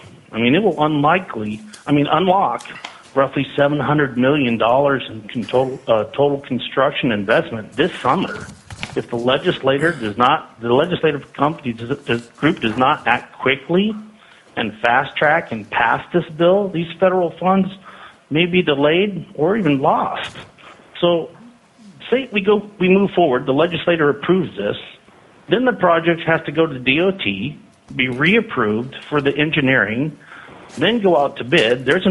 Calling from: Anchorage, Alaska, United States; As I was saying, I'm calling from Anchorage, but we operate 8 facilities throughout Alaska.

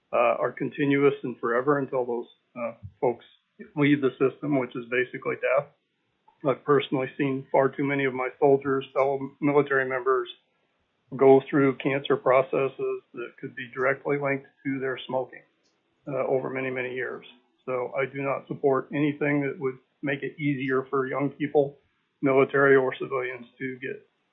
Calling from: Anchorage, Alaska, United States; I'm calling from Anchorage.

